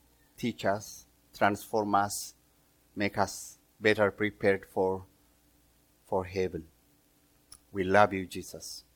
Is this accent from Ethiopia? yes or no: yes; Ethiopia; I'm originally from Ethiopia, so I was in my teenage years with my mom passed away when I was one, and I was with my dad